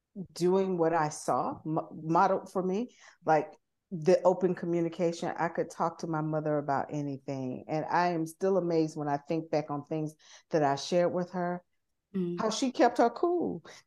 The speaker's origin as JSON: {"language": "English", "region": "the South", "country": "United States", "tie": "born or raised there", "said": "I was raised and socialized in the South."}